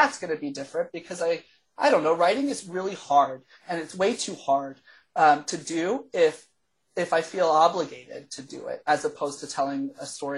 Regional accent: Texas, United States; now in Canada; I came from Texas, so it was not necessarily new, but no, I'm super happy to be here. It might be the most American city in Canada

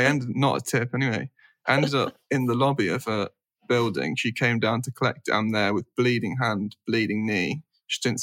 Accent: Nottingham, East Midlands, United Kingdom; I'm from Nottingham.

